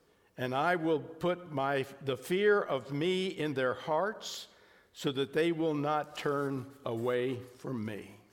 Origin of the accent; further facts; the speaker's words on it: Arlington, Virginia, United States; I grew up in Arlington, Virginia.